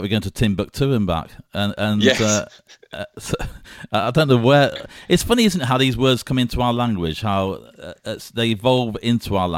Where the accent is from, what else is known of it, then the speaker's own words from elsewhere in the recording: Derby, East Midlands, United Kingdom; also born or lived in Coventry; because I was from Derby, but then I ministered in Coventry for 7 years, and everybody laughed and joked because you've been sent to Coventry